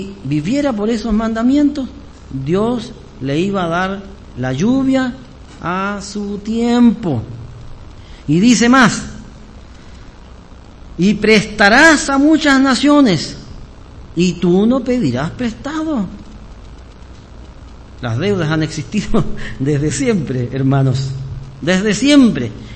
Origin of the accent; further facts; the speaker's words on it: Osorno, Los Lagos, Chile; Yo no viví en el campo, pero me crié en una zona agrícola. Yo nací en Osorno. En Osorno, en el año 66. Soy de la promoción del 66. En Osorno, en los años de mi juventud, en los años 80